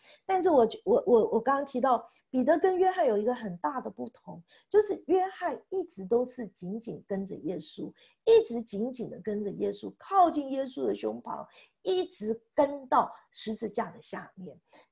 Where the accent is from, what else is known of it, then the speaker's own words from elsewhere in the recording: China; 那我们中国人，我们有以前啦，我们中国人比较喜欢我们说什么，我们是龙的传人